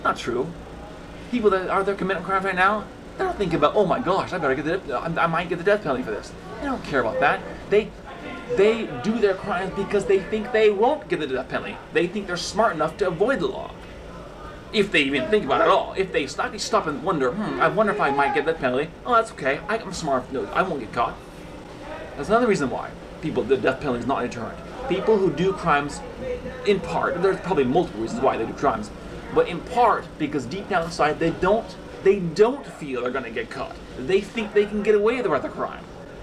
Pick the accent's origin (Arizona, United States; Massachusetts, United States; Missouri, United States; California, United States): California, United States; Concord; Concord, California. That's where I got arrested, in Concord, California.